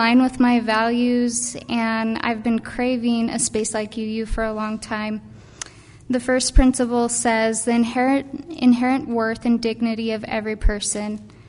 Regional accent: Arizona, United States; I'm originally from Arizona, and I grew up Mormon, and my ancestors became Mormon in the 1800s when the Mormon Church was first founded.

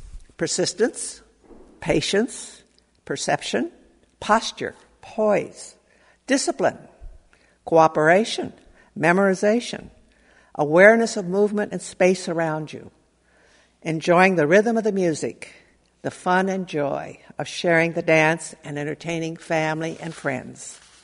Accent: Mexico; Growing up in Mexico, the people were warm and caring, deeply religious, and mostly very poor.

